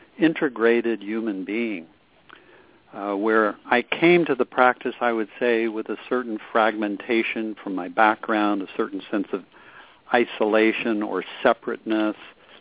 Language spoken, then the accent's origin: English; East Coast, United States; Growing up on the East Coast, I was not necessarily invited to get to know myself.